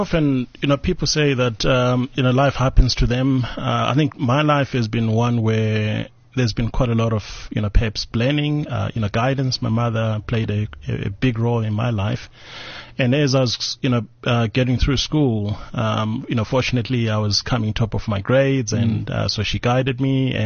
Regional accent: Bulawayo, Zimbabwe; born there; Yes, I've very humble beginnings. I was born in a dusty township called Njube Town

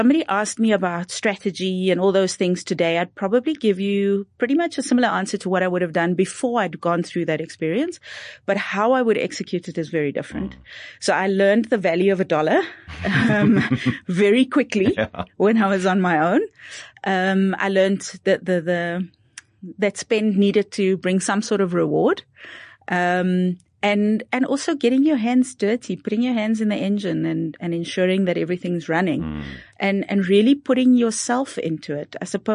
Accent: Cape Town, Western Cape, South Africa; I grew up, I was born in Cape Town, in the home that my folks still stay in.

